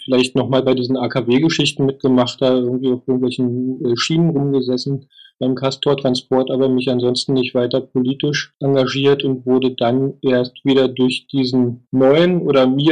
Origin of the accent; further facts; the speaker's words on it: Berlin, Germany; Ich komme aus Berlin, bin Jahrgang 69, sozialisiert worden in West-Berlin.